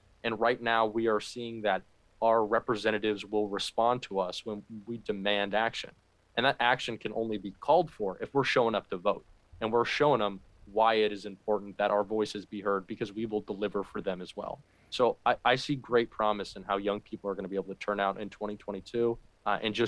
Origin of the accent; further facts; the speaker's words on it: Florida, United States; But I'm a man from Florida, more focused on how we can better our state.